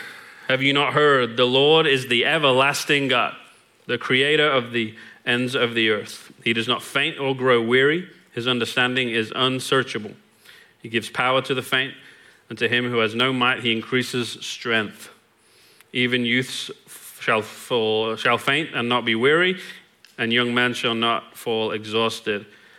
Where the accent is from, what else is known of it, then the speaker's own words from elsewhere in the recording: England, United Kingdom; moved away as an adult; now in Longview, United States; I am English. I have been in Longview for 20 and a half years. So that's why the accent is what it is. So this is what you get. It's 19 years of England, 20 years of East Texas.